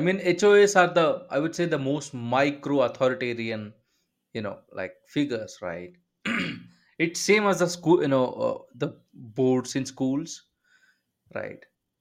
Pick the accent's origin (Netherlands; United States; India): India; India, because that's where I'm from, although, you know, I talk a lot of American nonsense, but, you know, I'm still Indian.